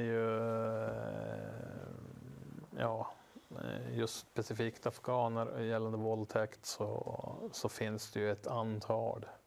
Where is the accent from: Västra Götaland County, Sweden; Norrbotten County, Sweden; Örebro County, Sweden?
Norrbotten County, Sweden; När jag växte upp i Norrbotten så kanske det hände en våldtäkt var tionde år och sommartid.